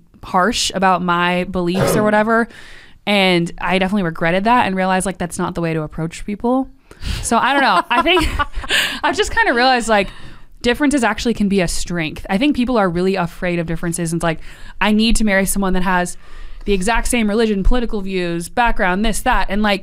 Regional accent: California, United States; he grew up in New York, I grew up in California.

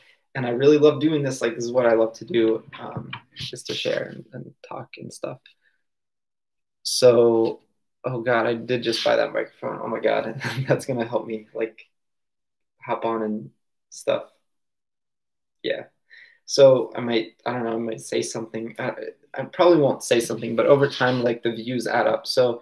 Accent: Maryland, United States; Okay, so I'm at my home where I grew up in Maryland, and I love it here.

